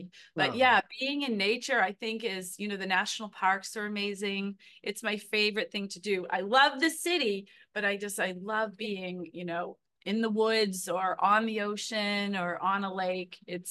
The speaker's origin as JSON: {"language": "English", "town": "Burlington", "region": "Massachusetts", "country": "United States", "tie": "born or raised there", "lives_now": "Boston, United States", "said": "I grew up in Burlington, Massachusetts, which is just about 12 miles north of the city. But I've been living in Boston proper for about 20 years"}